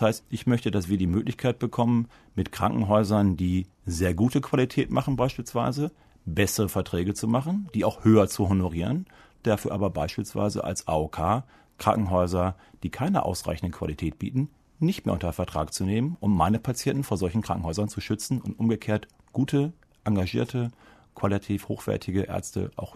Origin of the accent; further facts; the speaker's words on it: Germany; Ich bin gebürtiger aus Friese und weiß, was es heißt, auf dem Land Versorgung zu organisieren.